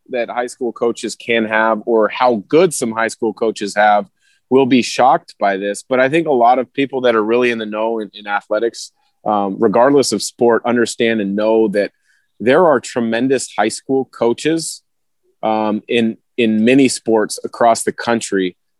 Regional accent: Vancouver, Washington, United States; Knowing that I'm from the Vancouver area, I've heard a lot of tremendous stories about the impact that he's had

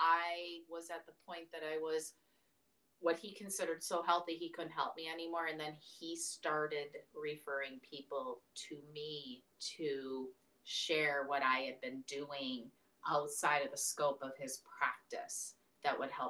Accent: Wisconsin, United States; And I grew up in Wisconsin.

